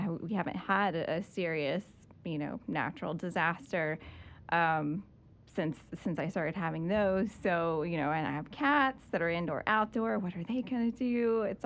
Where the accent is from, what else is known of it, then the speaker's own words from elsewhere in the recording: North Carolina, United States; I grew up in Alamance County, so we were affected by Hurricane Hugo.